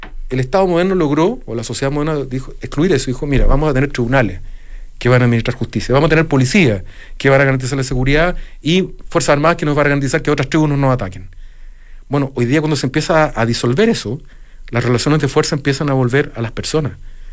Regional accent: Chile; sentirnos orgullosos como chilenos

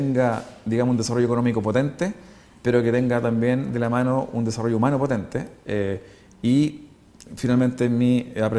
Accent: Chile; tiene un nivel de consumo de cultura muy superior al que tenemos nosotros en Chile

